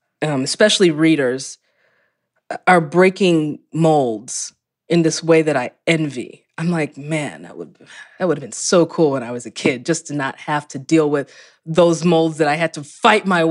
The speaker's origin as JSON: {"language": "English", "country": "United States", "said": "And I'm saying this as an American."}